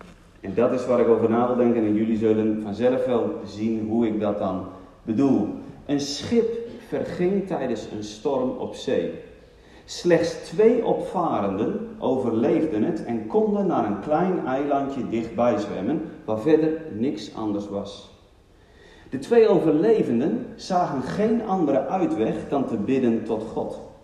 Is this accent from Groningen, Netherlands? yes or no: no; Urk, Flevoland, Netherlands; Ik kom uit Urk. Ik kan er niks aan doen. Dat is nou eenmaal zo. Ik ben 38 jaar jong of oud.